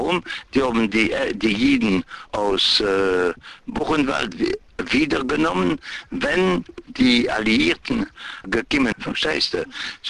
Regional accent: Brussels, Brussels-Capital Region, Belgium; born there; Ich bin geboren am 28. Januar 1923 in Brüssel.

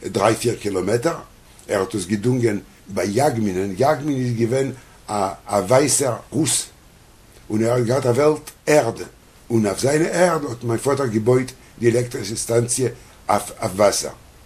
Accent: Vilnius, Vilnius County, Lithuania; born there; German is a second language; Weil ich bin geboren in Vilna.

